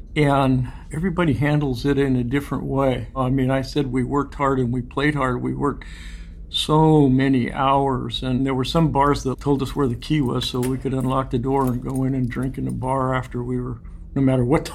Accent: Santa Cruz, California, United States; Well, Mickey and I were born and raised in Santa Cruz.

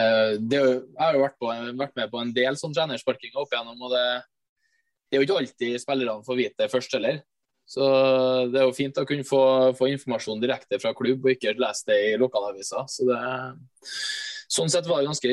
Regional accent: Trøndelag, Norway; som trønder

